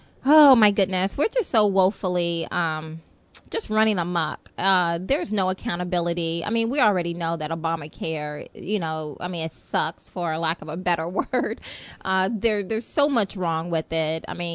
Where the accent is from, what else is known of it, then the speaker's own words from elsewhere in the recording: the South, United States; So, but, you know, hey, I take ownership. I'm from the South. So you may. So if you guys hear whole syllables missing, then, you know, just kind of chuck it up to the fact that, you know, hey. It's my roots.